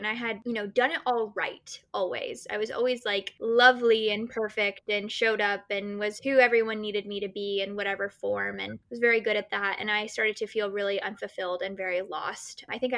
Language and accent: English; Kentucky, United States; also born or lived in Florida / California; now in Los Angeles, United States; I am born and raised in the South in Kentucky. I was born in Florida, moved around, lived in California until almost the end of middle school, and then my parents divorced, so I was relocated to Kentucky for high school and for college